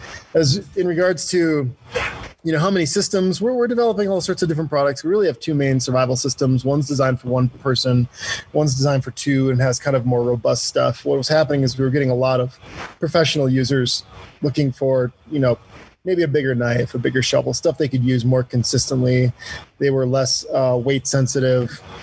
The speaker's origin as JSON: {"language": "English", "region": "Wisconsin", "country": "United States", "tie": "born or raised there", "lives_now": "Park City, United States", "said": "So, I mean, growing up in Wisconsin and, you know, living in Park City now, 2 inches of snow is a disappointment."}